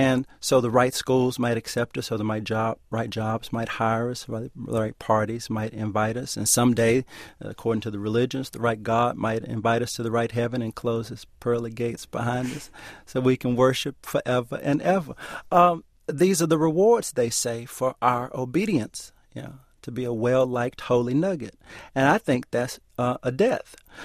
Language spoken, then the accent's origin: English; Texas, United States; I'm from Texas where football is everything